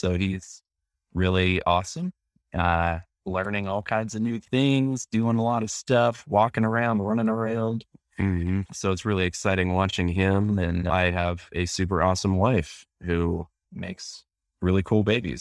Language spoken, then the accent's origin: English; Pittsburgh, Pennsylvania, United States; Well, I am originally from Pittsburgh, so not a Steelers fan. That's the first thing everyone asks, but I'm like the one person from Pittsburgh who is not a Steelers fan.